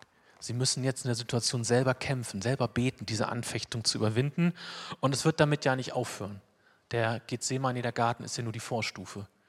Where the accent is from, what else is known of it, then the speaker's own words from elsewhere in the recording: Wolfenbüttel, Lower Saxony, Germany; saß ich in so einem Park da in Wolfenbüttel, wo ich aufgewachsen bin.